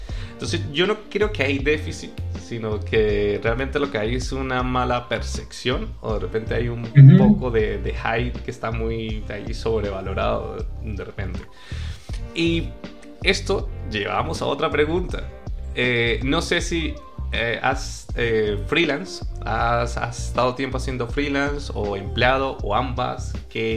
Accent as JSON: {"language": "Spanish", "country": "Venezuela", "also_born_or_lived": "Mexico / Colombia", "lives_now": "Madrid, Spain", "said": "yo ahorita estoy en Madrid y yo soy de Venezuela, pero estoy viviendo en Madrid y viví también en México, en Colombia."}